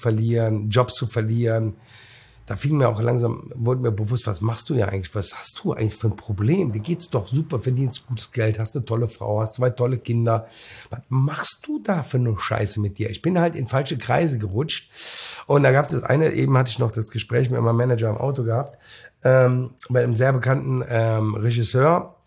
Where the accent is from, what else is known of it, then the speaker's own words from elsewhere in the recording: Cologne, North Rhine-Westphalia, Germany; ich komme aus dem Brennpunktgebirge, Bezirk, ich bin aus Köln-Mühlheim, ich kenne die Seiten, ich kenne alle Facetten.